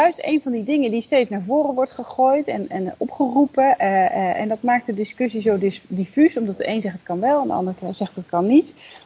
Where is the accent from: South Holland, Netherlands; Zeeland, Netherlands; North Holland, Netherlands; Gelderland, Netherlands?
South Holland, Netherlands; Rotterdam; Ik kom zelf uit Rotterdam, Alexanderpolder gewoond.